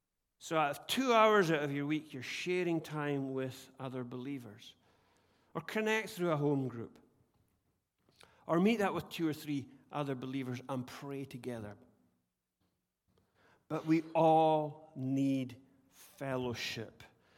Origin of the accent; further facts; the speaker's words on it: Scotland, United Kingdom; He's English and I'm Scottish.